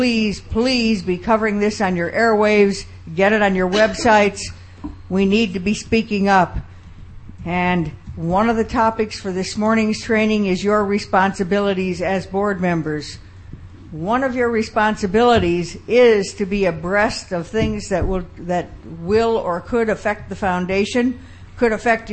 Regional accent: Chicago, Illinois, United States; I grew up in Chicago

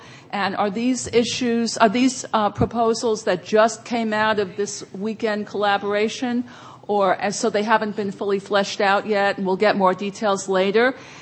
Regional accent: Berkeley, California, United States; from Berkeley.

